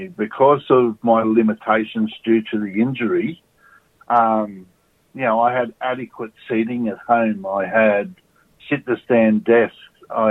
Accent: Scone, New South Wales, Australia; And I'm from Scone in New South Wales.

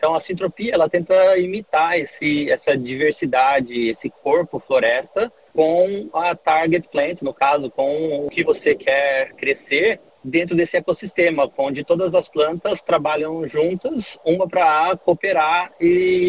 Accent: São Paulo, Brazil; Eu nasci em São Paulo, morei sempre no interior de São Paulo

